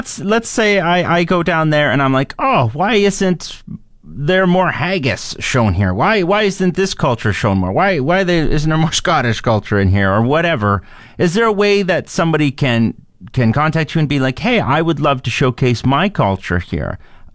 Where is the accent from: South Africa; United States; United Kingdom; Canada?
Canada; Alberta; Like, I'm from Canada. I'm from Alberta.